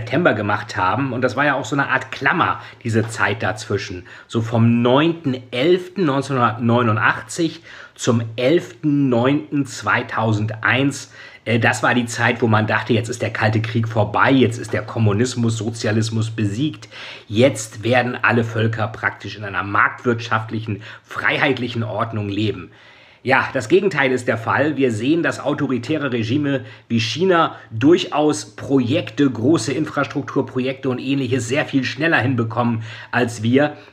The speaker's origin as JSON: {"language": "German", "town": "Lilienthal", "region": "Lower Saxony", "country": "Germany", "tie": "born or raised there", "said": "also ich bin in Lilienthal zur Schule gegangen, in Niedersachsen"}